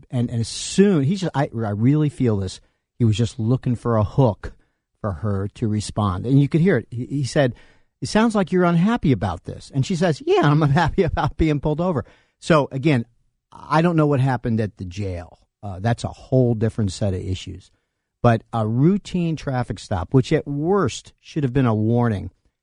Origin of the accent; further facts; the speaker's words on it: Northeast, United States; I grew up in the Northeast like Chris did.